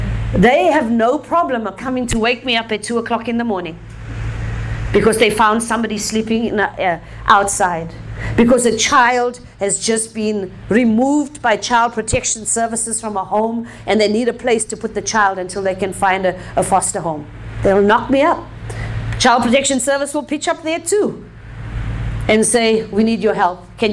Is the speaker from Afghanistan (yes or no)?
no; South Africa; I'm South African. This is a common term in South Africa.